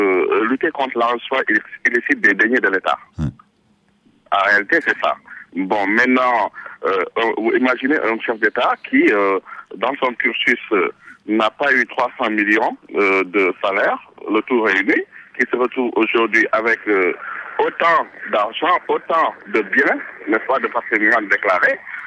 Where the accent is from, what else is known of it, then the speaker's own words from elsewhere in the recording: Senegal; moi personnellement, en tant que Sénégalais